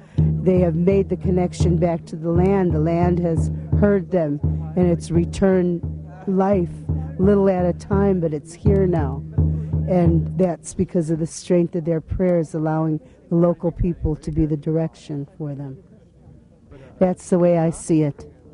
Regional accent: Chicago, Illinois, United States; born or raised there

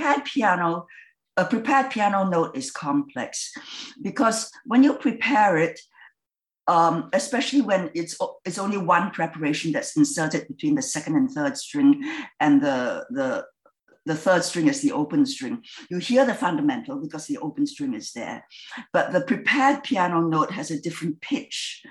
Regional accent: Singapore; I come from Singapore, which is a multicultural society

